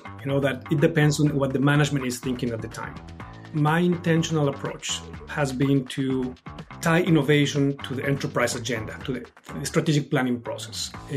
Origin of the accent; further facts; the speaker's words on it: Mexico City, Mexico; I am originally from Mexico City, and I'm an architect by trade.